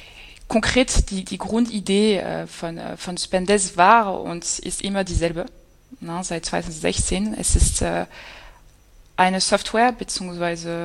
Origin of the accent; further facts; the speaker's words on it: Paris, Île-de-France, France; German is a second language; also born or lived in Germany; dass ich eigentlich gar nicht deutsch bin. Ich bin geboren in Paris, bin immer zwischen Deutschland und Frankreich aufgewachsen, aber in beide Länder gelebt, in beide Länder studiert und in beide Länder gearbeitet. Deswegen kann ich bisschen Deutsch reden.